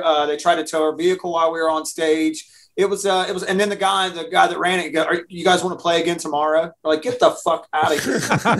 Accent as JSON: {"language": "English", "region": "West Virginia", "country": "United States", "tie": "born or raised there", "said": "It's in my hometown. The place where they get married in the CVS. That's where my dad's from, in the hills of West Virginia."}